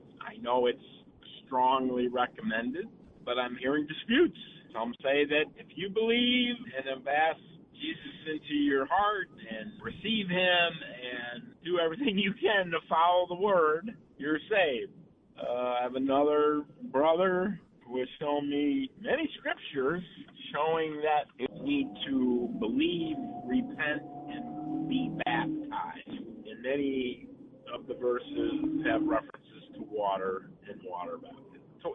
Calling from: Ithaca, New York, United States; I'm calling from Ithaca, New York.

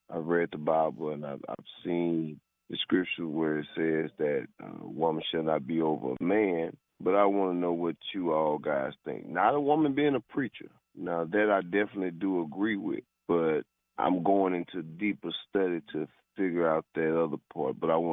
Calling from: Shreveport, Louisiana, United States; I'm called from Shreveport, Louisiana, man.

